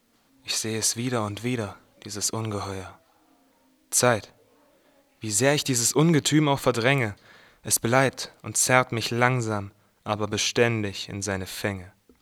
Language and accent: German; Coswig, Saxony-Anhalt, Germany; ich komme aus Coswig bei Wittenberg und bin 16 Jahre alt.